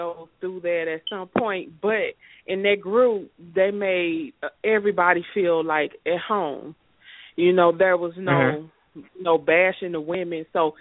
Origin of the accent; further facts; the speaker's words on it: Mississippi, United States; now in St. Louis, United States; I was born here in St. Louis, but I grew up in Mississippi. So I'm kind of like that Southern belle with a little city twist to her.